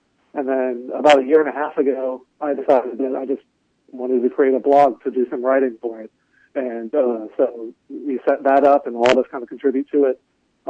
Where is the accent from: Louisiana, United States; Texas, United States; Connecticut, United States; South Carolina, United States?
Louisiana, United States; Slidell; Yeah, and I'm from South Louisiana. I'm from Slide Hill, so I knew a bunch of people that went to Southern Miss.